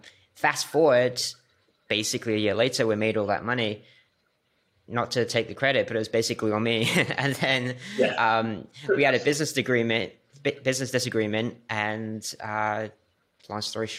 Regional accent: Corby, East Midlands, United Kingdom; I'm from, my hometown's called Corby. It's like a really boring town. Everyone works in factories, stuff like that in Northamptonshire.

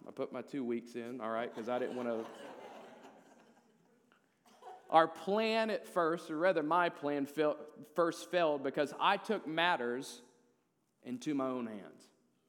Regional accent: Crossett, Arkansas, United States; I was working for a temp agency in a local bank in Crossett, which is my hometown, Crossett, Arkansas.

